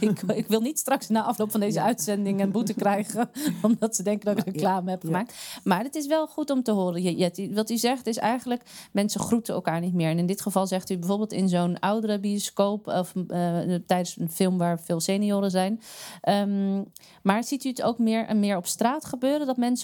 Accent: Amsterdam, North Holland, Netherlands; als ik zeg dat ik uit Amsterdam kom.

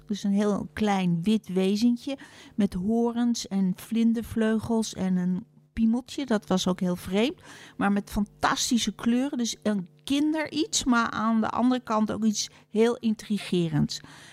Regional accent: Utrecht, Netherlands; also born or lived in Rotterdam; Nee, ik kom uit Rotterdam. Daar heb ik 3 jaar gewoond. Heb ik niet zo heel veel herinneringen meer aan. En daarna naar Utrecht.

